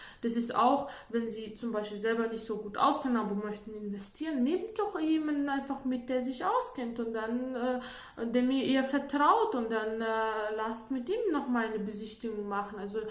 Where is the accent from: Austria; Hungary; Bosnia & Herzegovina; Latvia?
Latvia; German is a second language; now in Germany; Bei uns in Lettland, ich komme ja aus Lettland